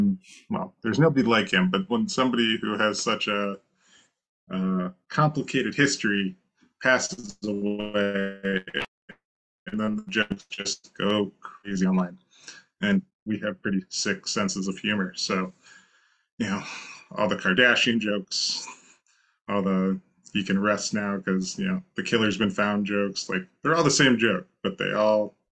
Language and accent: English; Canton, Ohio, United States; I'm from Canton, Ohio, so I expect the Hall of Fame to do stuff like